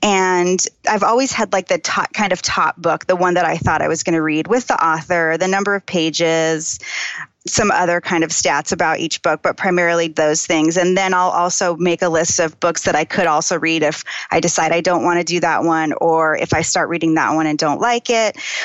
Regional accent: Phoenix, Arizona, United States; born or raised there

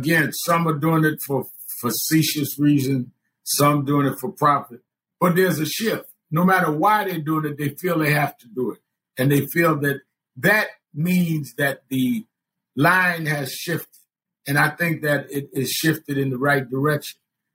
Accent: Brooklyn, New York, United States; I was from Brooklyn, but she's from the South.

